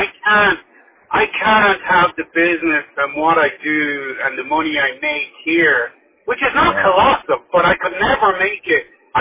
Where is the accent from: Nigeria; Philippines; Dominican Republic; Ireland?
Ireland; now in United States; I'm Irish, yeah, for sure. I was brought up there.